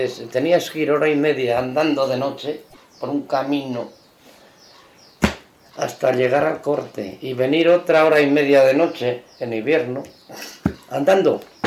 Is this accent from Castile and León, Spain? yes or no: yes; Lugán, Castile and León, Spain; born there; yo nací en Lugán el día 25. No, el día 24 de diciembre. Día Nochebuena, a las 10 de la noche.